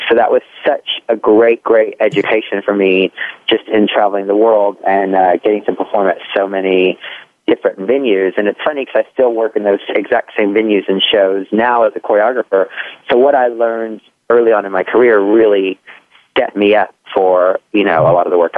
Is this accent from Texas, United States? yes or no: yes; Texas, United States; I grew up in Texas, and I started dancing at the age of six.